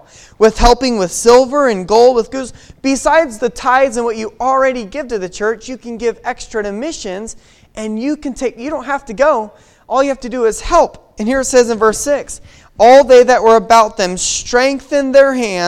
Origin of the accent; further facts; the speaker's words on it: Mexico; I had the joy and privilege of growing up on the mission field. And growing up in Mexico